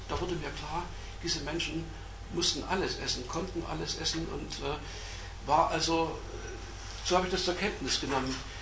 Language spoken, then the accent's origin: German; Pirna, Saxony, Germany; born there; ich bin deswegen in Pirna geboren, Pirna an der Elbe